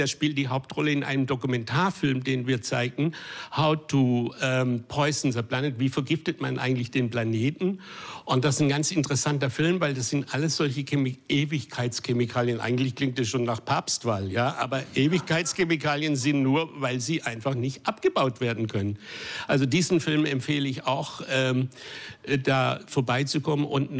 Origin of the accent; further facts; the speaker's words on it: Swabia, Germany; Und ich bin ja Schwabe, ich muss dann schon wohin gehen, wo man weniger zahlt für nichts essen als mehr.